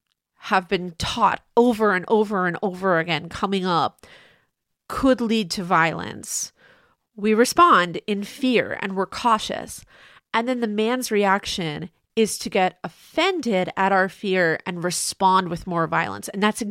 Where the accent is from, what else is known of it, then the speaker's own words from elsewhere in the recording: United States; So relatable to my experience as an American woman in 2024.